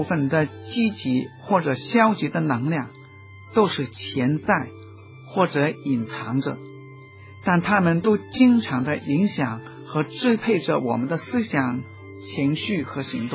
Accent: Guangdong, China; 我们广东人说是硬颈，脖子很硬

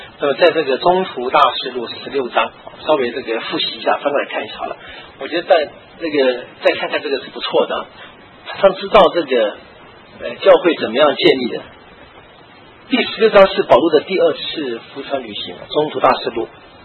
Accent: Chengdu, Sichuan, China; accent: Chengdu; 我是我四川人，我父母亲都成都人

